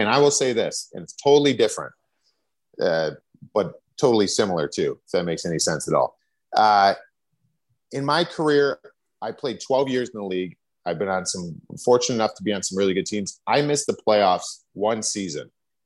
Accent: Cleveland, Ohio, United States; I was from Cleveland, Ohio. I played high school hockey in Ohio, which wasn't very strong.

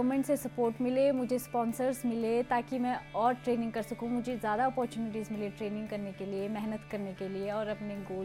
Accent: Manali, Himachal Pradesh, India; میری عمر 21 سال ہے، میں منالی کی رہنے والی ہوں اور میں اسکیئنگ کی کھلاڑی ہوں۔

